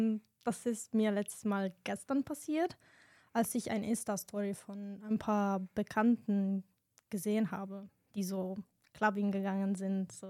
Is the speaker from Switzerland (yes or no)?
no; Italy; German is a second language; moved away as an adult; now in Germany; Ich bin 22 Jahre alt und ich komme aus Italien. Ich bin gerade in meinem Erasmus-Semester